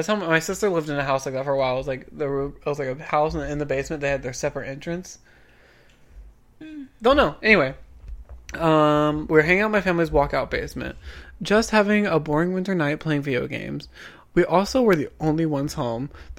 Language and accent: English; Iowa, United States; I am from Iowa, where the winters here get cold at night.